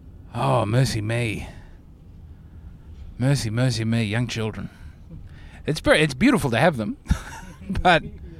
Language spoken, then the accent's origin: English; Australia; I'm from Australia